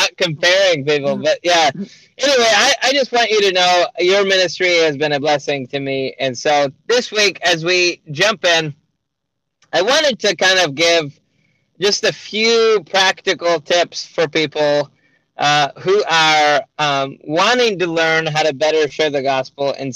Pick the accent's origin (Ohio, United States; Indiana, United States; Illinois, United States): Indiana, United States; Columbia City; And obviously, I'm from Columbia City once again.